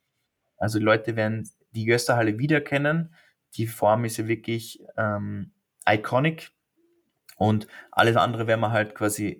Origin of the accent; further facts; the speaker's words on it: Austria; Aber ich bin halb Schotte, halb Österreicher, aber ich bin in Österreich aufgewachsen